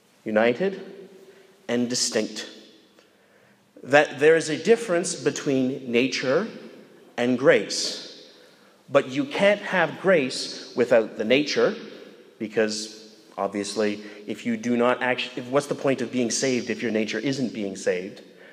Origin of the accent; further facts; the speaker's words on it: Manitoba, Canada; when I was growing up in Manitoba.